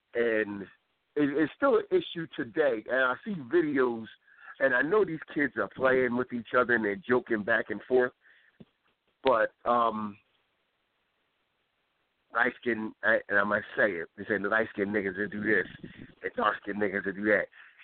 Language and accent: English; New Jersey, United States; We were out there talking one time, and I told her I was from Jersey.